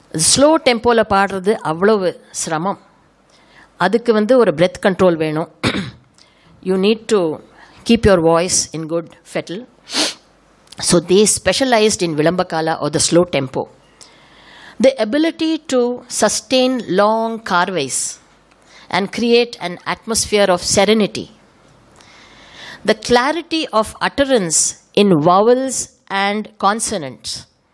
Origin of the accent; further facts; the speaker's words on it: Mumbai, Maharashtra, India; I grew up in Bombay